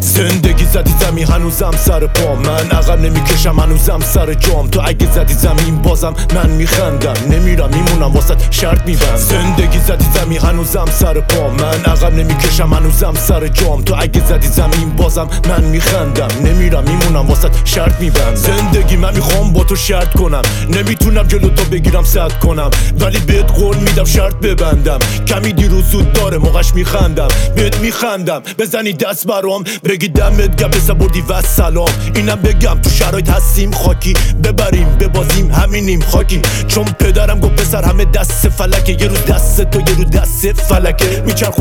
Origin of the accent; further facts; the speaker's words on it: Rasht, Gilan, Iran; اهل رشتم، متولد 1168.